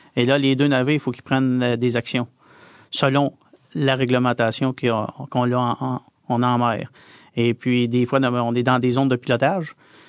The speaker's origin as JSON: {"language": "French", "town": "Montreal", "region": "Quebec", "country": "Canada", "tie": "born there", "said": "Je suis né à Montréal parce que je suis né dans un hôpital."}